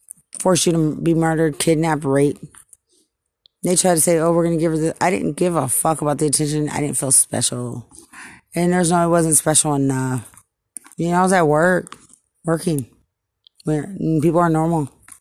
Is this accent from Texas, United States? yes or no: yes; Lubbock, Texas, United States; I'm from Lubbock, but you came from San Antonio.